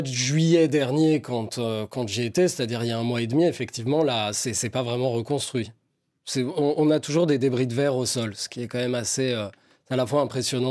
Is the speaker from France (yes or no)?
yes; France; Moi je j'ai 39 ans, donc je l'ai connu mais à distance parce que j'ai grandi en France.